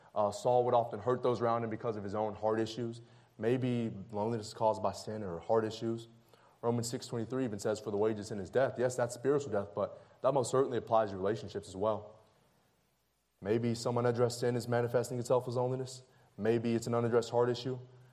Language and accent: English; the South, United States; because we grew up in the South